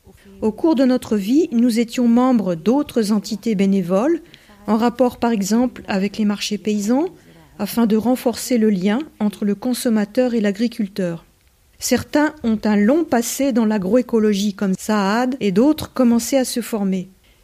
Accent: Ramallah, West Bank, Palestine; French is a second language; Je viens de Cisjordanie, de Ramallah.

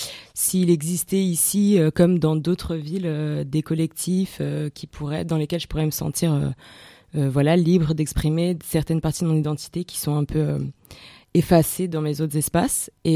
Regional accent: Marseille, Provence-Alpes-Côte d'Azur, France; j'ai grandi à Marseille et j'ai grandi dans un milieu assez blanc. Malgré le fait que j'ai grandi en centre-ville et qu'il y avait beaucoup de mixité dans mon entourage, dans les milieux scolaires et tout ça, c'était plutôt blanc.

